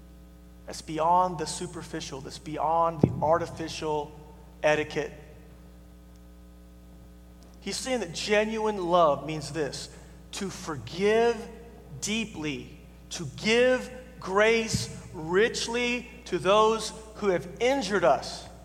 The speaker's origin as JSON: {"language": "English", "region": "Oklahoma", "country": "United States", "tie": "born or raised there", "lives_now": "Texas, United States", "said": "Now, you know, I grew up in Oklahoma, and I live in Texas, and I know you all think that we're not from the South."}